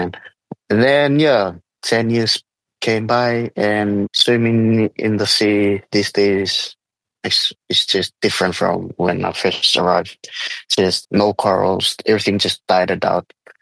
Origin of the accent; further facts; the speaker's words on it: Fiji; growing up in Fiji, even though it's small, but you know, we grew up surrounded with mountains and in hills.